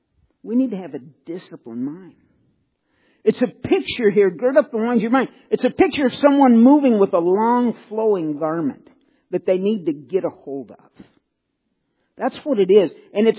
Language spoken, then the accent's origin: English; St. Louis, Missouri, United States; I grew up in St. Louis, in the suburbs